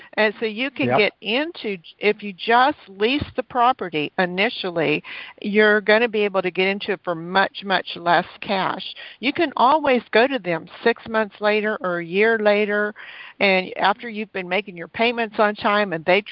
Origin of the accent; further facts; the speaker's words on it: Texas, United States; moved away as an adult; Yeah, I'm from Texas. I haven't lived in Texas since 2010, but this is what the rules were whenever I lived there.